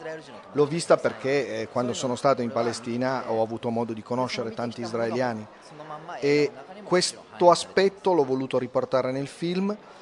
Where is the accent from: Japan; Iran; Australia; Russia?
Japan; Italian is a second language; Io invece, da giapponese che non la conoscevo, portavo delle informazioni